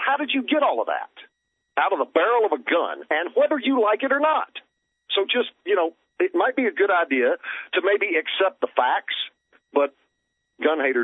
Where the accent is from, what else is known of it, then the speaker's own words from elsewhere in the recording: Houston, Texas, United States; I grew up just outside of the Houston city limits. It wasn't inside Houston, but it was 5 minutes away.